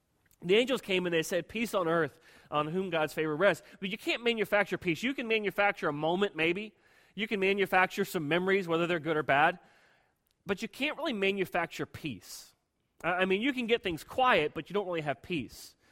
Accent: Florida, United States; This is just my memories growing up in Florida.

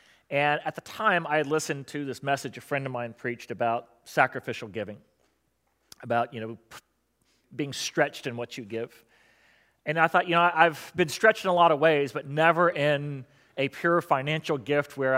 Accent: Florida, United States; When many years ago I felt called to plant a church in my hometown, I went back to South Florida, which is where I grew up

